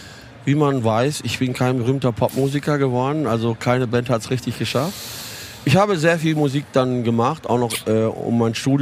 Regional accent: Paderborn, North Rhine-Westphalia, Germany; ich komme aus Paderborn, was liegt näher?

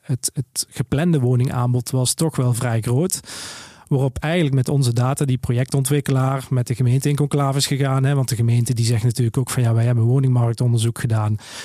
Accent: Overloon, North Brabant, Netherlands; Want we komen allebei uit Overloon, dus we hebben onze voelsprieten daar natuurlijk.

